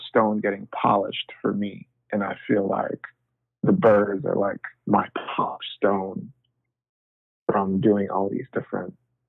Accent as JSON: {"language": "English", "country": "Jamaica", "tie": "born or raised there", "said": "I feel like growing up in Jamaica, I've witnessed that type of art where it's kind of like this dance hall culture art"}